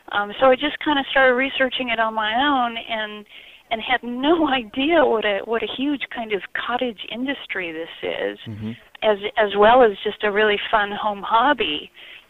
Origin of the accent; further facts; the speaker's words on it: Newport, Oregon, United States; We're in a small, kind of small town on the central Oregon coast called Newport, about 3 hours southwest of Portland.